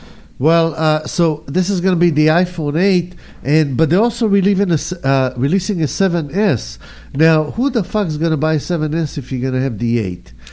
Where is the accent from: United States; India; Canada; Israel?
Israel; But when we grew up in Israel, there were no skateboards.